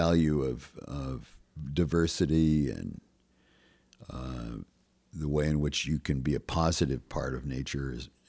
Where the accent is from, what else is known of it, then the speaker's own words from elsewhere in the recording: Wyoming, United States; I was raised with very... I mean, I'm from Wyoming, you know. I was raised in a political family, which was a very conservative Republican family.